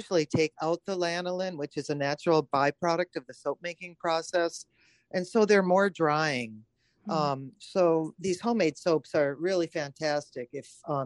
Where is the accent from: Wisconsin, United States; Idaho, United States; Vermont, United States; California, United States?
Wisconsin, United States; Oconto; born there; I was born in Oconto at that old hospital on the river. So I know Oconto.